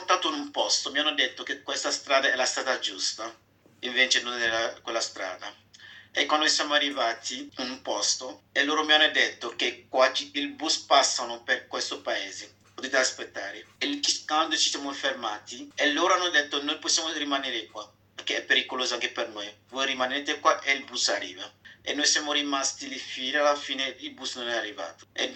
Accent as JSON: {"language": "Italian", "country": "Côte d’Ivoire", "lives_now": "Italy", "said": "sono ivoriano, nato il 13 dicembre 2001."}